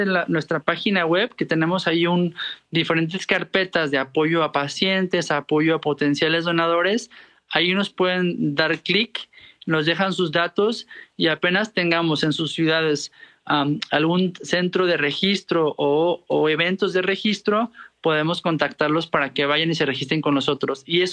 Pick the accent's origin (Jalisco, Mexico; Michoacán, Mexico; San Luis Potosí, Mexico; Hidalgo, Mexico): Jalisco, Mexico; Guadalajara; y como buen tapatío